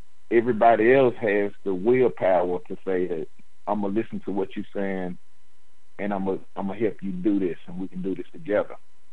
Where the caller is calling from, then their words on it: Chattanooga, Tennessee, United States; I'm calling from Chattanooga.